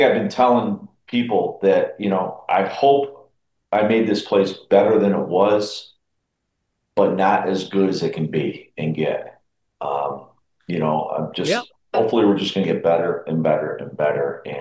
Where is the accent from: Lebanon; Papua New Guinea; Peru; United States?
United States; at one time the chief of police of my hometown, of my city